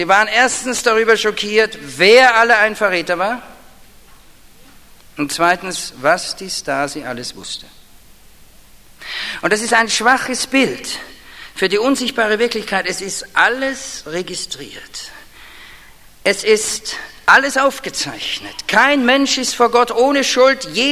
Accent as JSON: {"language": "German", "region": "Vienna", "country": "Austria", "said": "Ich bin ja Wiener, wir sind damals durch Operation Mobilisation zum Glauben gekommen."}